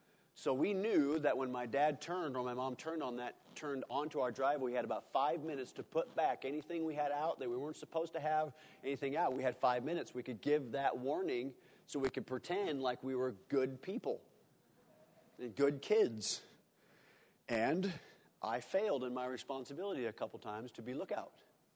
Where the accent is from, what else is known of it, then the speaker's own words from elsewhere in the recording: North Dakota, United States; born there; I used to live, my mom and dad, when we lived in Towner, North Dakota. I was born in North Dakota, so if that's any reason why I'm weird, there you go.